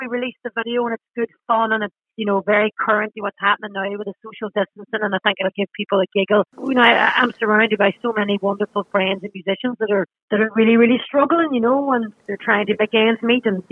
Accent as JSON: {"language": "English", "town": "Derry", "region": "Northern Ireland", "country": "United Kingdom", "tie": "born or raised there", "said": "my mum was a hairdresser when we were growing up in Derry"}